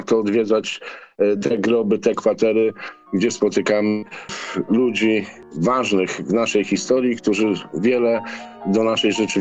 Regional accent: Gdańsk, Pomeranian Voivodeship, Poland; Ja sam pamiętam, jako dziecko chodziliśmy na cmentarz na Gdańskiej Zaspie

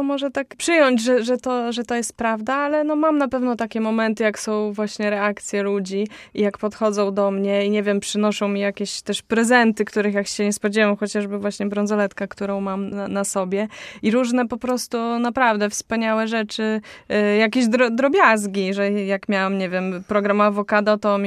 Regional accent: Białystok, Podlaskie Voivodeship, Poland; No na pewno u siebie w Białymstoku zawsze lubię występować

